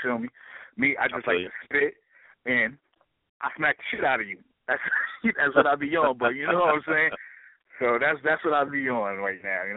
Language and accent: English; Brownsville, New York, United States; I mean, like, you know, being that, I'm from Brownsville. Like a lot of legends in this hip hop community is from Brownsville.